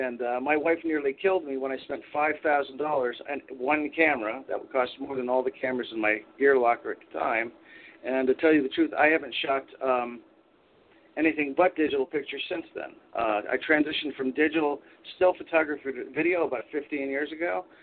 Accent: Milford, Connecticut, United States; I, as a teenager, spent a lot of time going between my hometown of Milford, Connecticut, and New York City

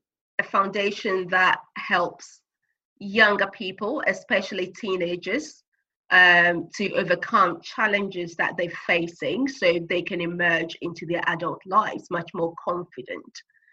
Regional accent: Ghana; So, because I'm originally from Ghana, I do.

